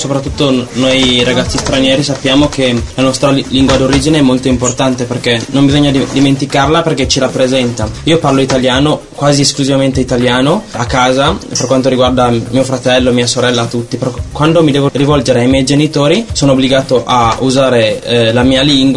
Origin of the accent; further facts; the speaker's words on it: Ethiopia; first language Amharic; Italian is a second language; L'amharico è una lingua che si parla solamente nel mio paese. Nel mio paese si parlano circa 100 lingue. La lingua che parlo io è la lingua ufficiale dello Stato dell'Etiopia.